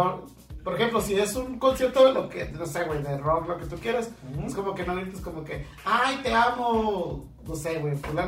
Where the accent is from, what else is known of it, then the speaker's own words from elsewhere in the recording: Mexico; es que somos mexicanos y así nos gusta hacer el desmadre